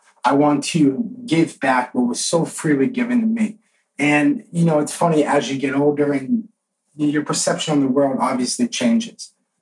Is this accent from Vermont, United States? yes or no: yes; Vermont, United States; now in Miami, United States; Right now, I am in Miami. I'm not originally from South Florida or the Miami area. I'm from up north, Vermont